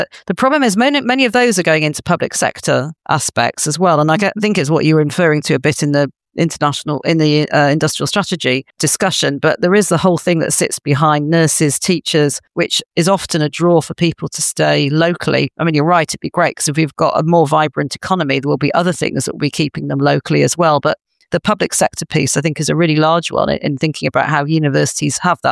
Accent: Darlington, North East England, United Kingdom; now in Leicester, United Kingdom; I mean, I grew up in Darlington, and again, did you? But I did think I'd probably have to leave to do that. Of course, getting to Leicester, I've kind of got halfway back up the M1.

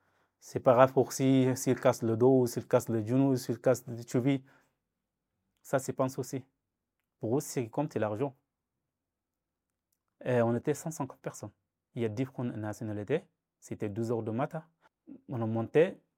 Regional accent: Sudan; French is a second language; moved away; Est-ce que je rentre chez moi au Soudan et vivre sous la menace et la guerre?

